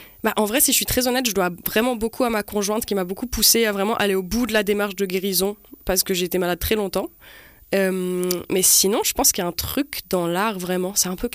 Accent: Valais, Switzerland; now in Montreal, Canada; Mais j'ai grandi en Valais, entre Grimisois et Savièse.

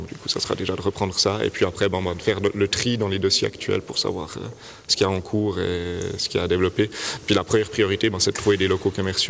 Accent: Vaud, Switzerland; now in Valais, Switzerland; je vis quand même en Valais maintenant, même si je suis vaudois d'origine, je vis en Valais, donc dans le Chablais, mais quand même valaisan.

